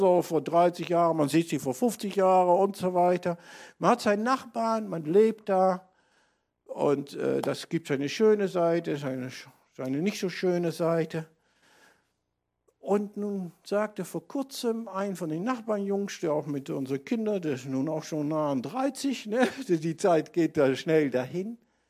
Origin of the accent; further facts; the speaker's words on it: North Rhine-Westphalia, Germany; Bei uns in Münsterland wird das zum Teil noch richtig groß gefeiert.